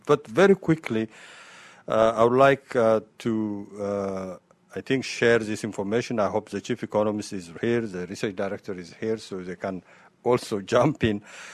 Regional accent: Ethiopia; I mean, I come from Ethiopia

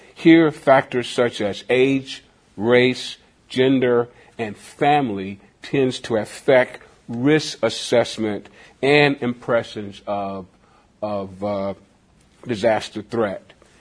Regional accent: Savannah, Georgia, United States; I grew up in Savannah, Georgia, and we were right there on the water, and I can remember growing up evacuating our home to prepare for the hurricane.

